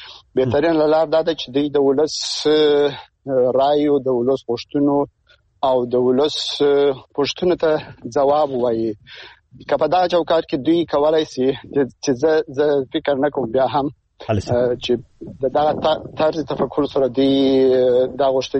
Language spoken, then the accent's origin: Pashto; Afghanistan; زه د افغانستان د یو وګړي په توګه